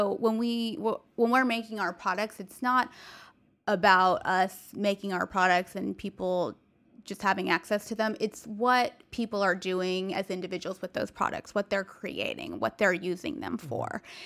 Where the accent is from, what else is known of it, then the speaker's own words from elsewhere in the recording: California, United States; growing up in California is very diverse, and I had a lot of friends of a lot of different backgrounds